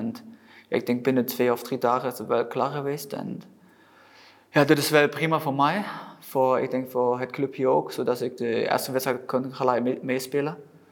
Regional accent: Germany; Dutch is a second language; also born or lived in Netherlands / Switzerland; ik ga zeker natuurlijk als Duitser de Bundesliga bekijken.

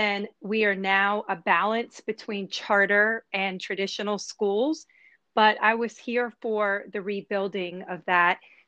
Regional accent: New Orleans, Louisiana, United States; I'm from New Orleans.

